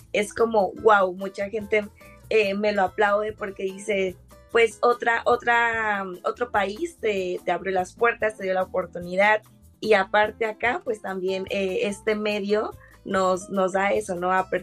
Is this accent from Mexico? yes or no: yes; Mexico; moved away as an adult; now in Ireland; yo soy mexicana, ya en 13 días, para ser exactos, cumplo un año acá.